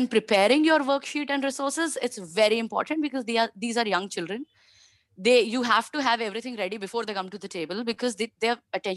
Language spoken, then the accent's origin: English; India; I'm an Indian parent.